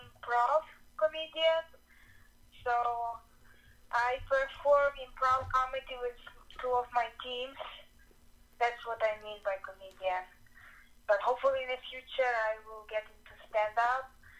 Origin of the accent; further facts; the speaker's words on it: Ukraine; I'm from Ukraine originally, and I've been studying in a university